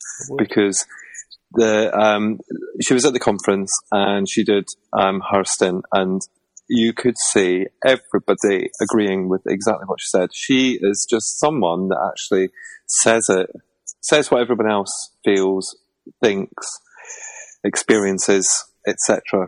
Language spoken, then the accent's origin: English; Scotland, United Kingdom; obviously being Scottish, it was a huge honour to actually be up there. So, and do the inaugural one, considering I am from Scotland.